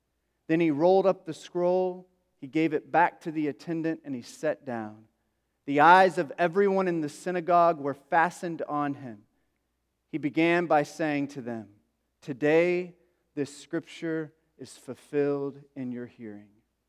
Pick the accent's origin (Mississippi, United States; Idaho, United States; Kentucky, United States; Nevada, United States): Kentucky, United States; Paintlick; I would call Paintlick, Kentucky, my hometown. And so sometimes I go back to the place where I came from, even though I haven't been for quite some time.